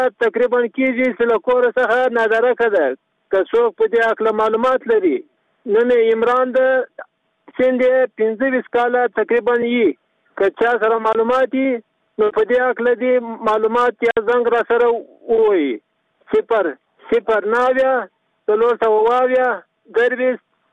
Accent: Sheberghan, Jowzjan, Afghanistan; د شبرغان دی ولایت تو سیدونکو

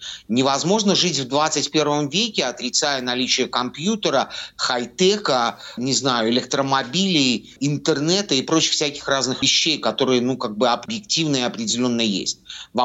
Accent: Belarus; вот ты из Беларуси, и я из Беларуси

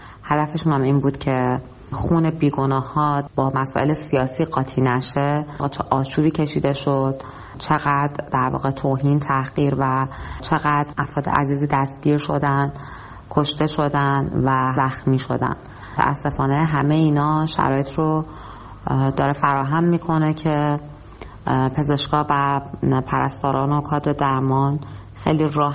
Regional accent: Iran; moved away as an adult; من الان خودم سی از ایران مهاجرت کردم

